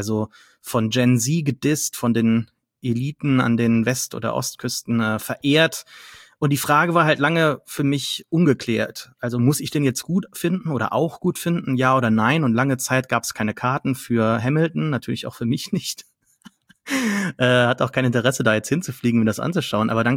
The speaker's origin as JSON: {"language": "German", "town": "Saarlouis", "region": "Saarland", "country": "Germany", "tie": "born or raised there", "said": "weil meine Heimatstadt ein früheres, kein Schloss war, aber eine Festung. Und das kann man heute noch sehr gut erkennen. Also Saarlouis war so eine Festungsstadt"}